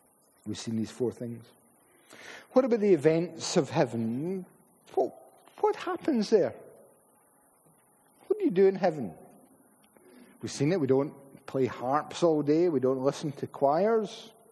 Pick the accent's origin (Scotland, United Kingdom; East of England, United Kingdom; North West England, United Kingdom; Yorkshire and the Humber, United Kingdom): Scotland, United Kingdom; Paisley; when we were growing up in Paisley, my mother was from Skye.